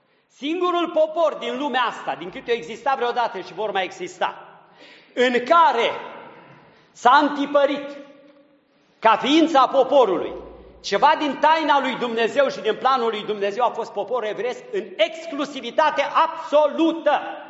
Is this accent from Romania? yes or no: yes; Romania; Întâi sunt creștin și pe urmă sunt român.